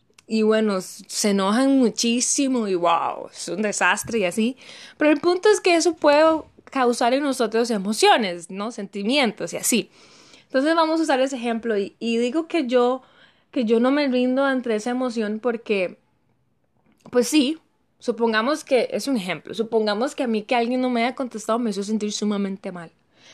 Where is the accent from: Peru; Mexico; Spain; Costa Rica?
Costa Rica; de Costa Rica.